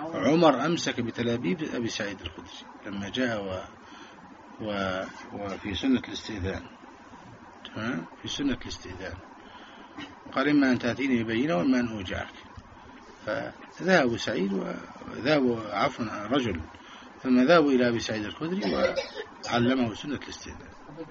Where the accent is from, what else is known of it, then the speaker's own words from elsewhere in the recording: Egypt; وكنا احنا كلنا مصريين